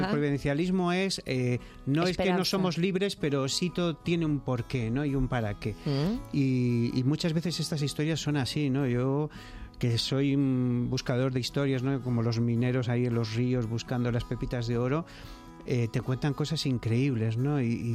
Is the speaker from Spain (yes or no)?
yes; Spain; entiendes un poco más cómo somos y por qué somos así los españoles.